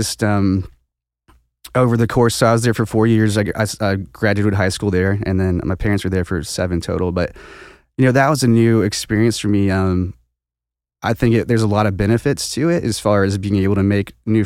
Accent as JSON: {"language": "English", "town": "St. Louis", "region": "Missouri", "country": "United States", "tie": "born or raised there", "said": "so just a little background. I grew up mainly in St. Louis as a kid. Lots of freedom to run around."}